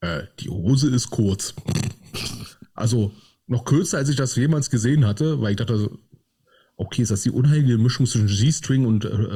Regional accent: Berlin, Germany; wie ich es als Berliner ausspreche

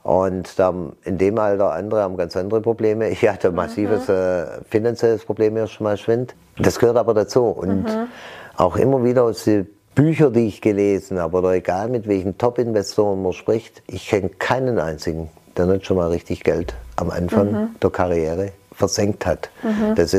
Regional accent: Stuttgart, Baden-Württemberg, Germany; Ich bin ja gebürtiger Zuffenhäusener.

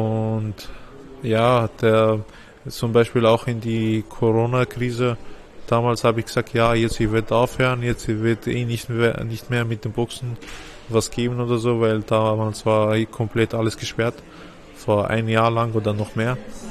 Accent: Austria; born there; Meine Eltern, die kommen aus Ägypten. Mein Vater ist nach Österreich gekommen seit 1989 oder 88. Und seit 89 oder 88 lebt da in Österreich die ganze Zeit. Wir sind auch hier geboren, ich und meine Geschwister. Wir sind hier auch aufgewachsen.

